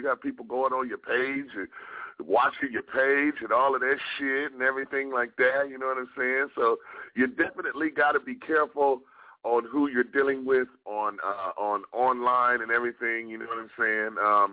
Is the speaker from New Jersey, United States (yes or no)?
no; Detroit, Michigan, United States; Like I said, I was born and raised down there in Detroit.